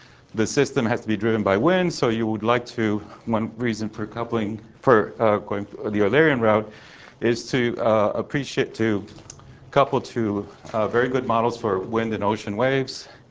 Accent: Oregon, United States; I'm from Oregon State

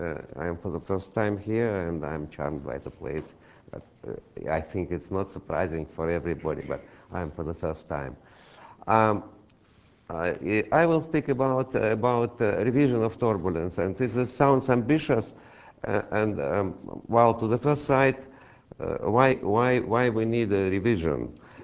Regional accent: Russia; born there; English is a second language; moved away as an adult; I was born in Russia and graduated in Russia, and only the last 30 years has been working in the West, in Europe.

